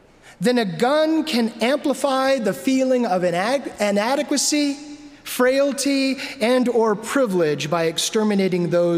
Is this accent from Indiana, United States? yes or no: no; El Paso, Texas, United States; traveled over 600 miles to my hometown of El Paso, Texas